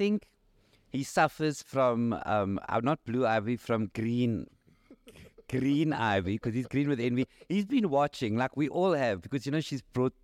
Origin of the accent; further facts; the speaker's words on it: Cape Town, Western Cape, South Africa; And I said, no, I'm from Cape Town.